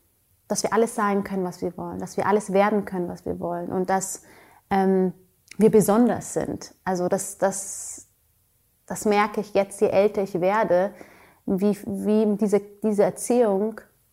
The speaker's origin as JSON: {"language": "German", "country": "Germany", "tie": "born or raised there", "said": "Wir, also ich bin in Deutschland, was Sali nicht, aber trotzdem, wir sind hier groß geworden."}